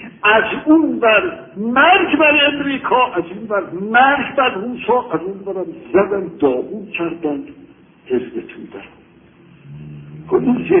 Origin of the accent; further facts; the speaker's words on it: Tehran, Tehran Province, Iran; من بچه تهرانم، سنم از همه شما بیشتره